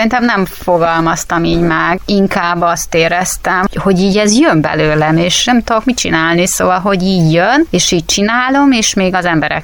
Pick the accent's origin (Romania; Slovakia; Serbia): Serbia; Vojvodina; Újvidék mellett egy kis faluban nőttem fel, Újvidékre mindig beutaztam, családi ház, udvar, kutya, macska, tér, levegő